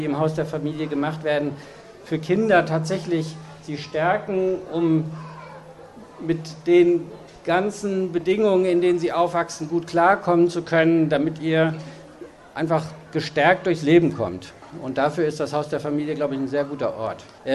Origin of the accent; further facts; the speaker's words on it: North Rhine-Westphalia, Germany; Nein, ich bin tatsächlich im Ruhrgebiet aufgewachsen